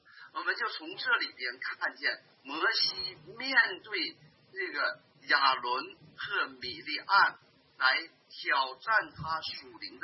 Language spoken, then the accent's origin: Chinese; Northeast China, China; 我不知道我们东北人会说你还是个男人吗？